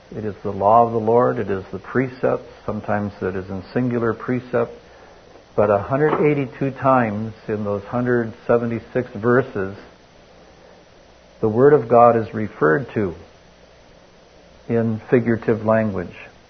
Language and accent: English; Wisconsin, United States; Man, I grew up in Wisconsin, but not in an agricultural. We were right in the city.